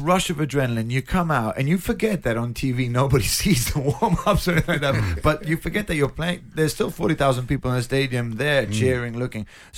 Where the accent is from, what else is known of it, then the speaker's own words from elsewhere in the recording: London, United Kingdom; even though I'm born and raised in London, they put me with the rest of the world because